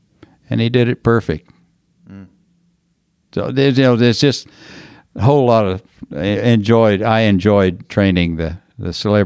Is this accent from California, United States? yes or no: no; Texas, United States; I think being a Texan, I think probably being in Las Vegas in November for the rodeo finals.